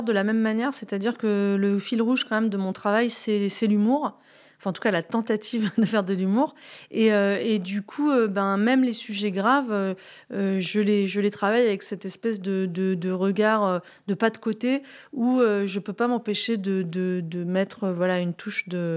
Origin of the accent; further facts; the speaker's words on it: France; en tant que Française, c'est toujours